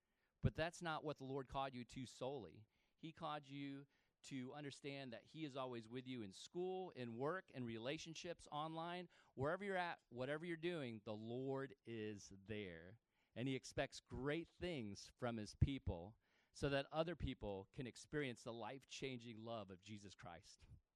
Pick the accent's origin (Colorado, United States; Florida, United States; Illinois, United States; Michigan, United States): Florida, United States; I'm from Florida. We don't have Emo's Pizza.